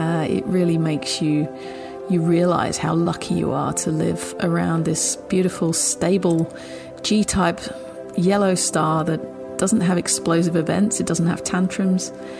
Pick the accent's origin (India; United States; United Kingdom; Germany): United Kingdom; East of England; now in Australia; I grew up in Essex, actually, even though I live in Australia now.